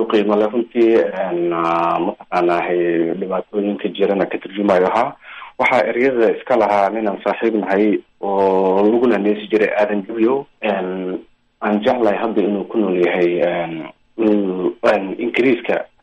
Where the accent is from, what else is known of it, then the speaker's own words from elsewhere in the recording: Lafoole, Lower Shabelle, Somalia; also born or lived in Mogadishu; Anigu waxaan ku dhashay Muqdisho, laakiin nolosheeda intii badneyd waxaan kusoo qaatay deegaankaas Lafoole.